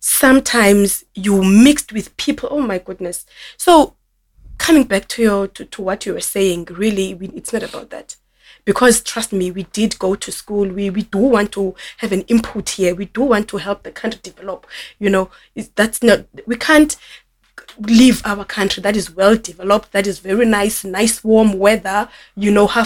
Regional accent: South Africa; English is a second language; I come from South Africa. If you know South Africa is a well-developed country where we used to have our jobs, where we used to have houses and all that.

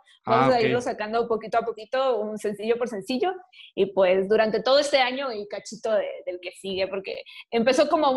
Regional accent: Culiacán, Sinaloa, Mexico; Creciendo en Culiacán, Sinaloa, que es una ciudad súper, súper violenta

